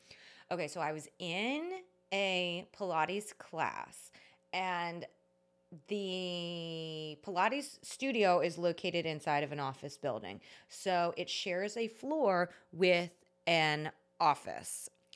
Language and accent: English; New Orleans, Louisiana, United States; I was like, oh my gosh, we're from New Orleans.